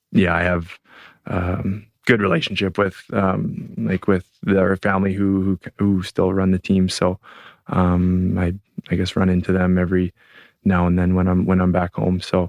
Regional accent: Red Deer, Alberta, Canada; I played played junior in my hometown in Red Deer, which was a cool experience.

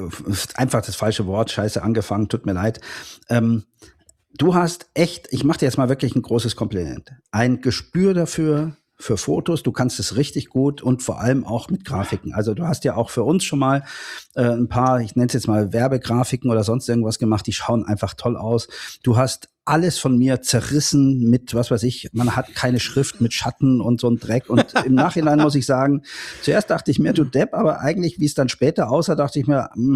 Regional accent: Munich, Bavaria, Germany; Ja, da bin ich als Münchner ja auch einer, der sagt

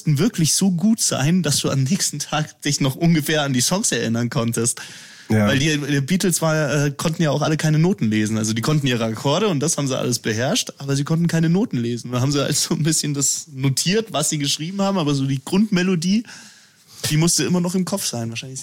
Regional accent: Erding, Bavaria, Germany; Ja, das war in Erding, also in meiner Heimatstadt war es so

